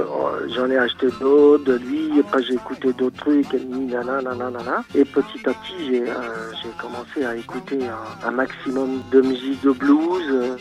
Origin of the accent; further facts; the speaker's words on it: Champigny-sur-Marne, Île-de-France, France; Moi, je suis de Champigny-sur-Marne, banlieue sud-est, vraiment collée à Paris, tu vois.